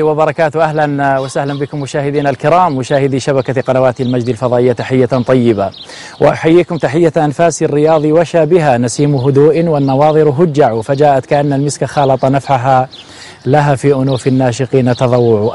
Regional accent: Algeria; هذا واحد عندنا في الجزائر ولد صغير

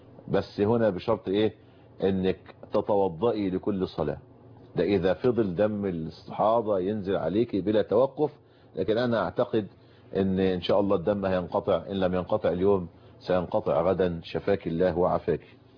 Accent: Egypt; بلدنا مصر

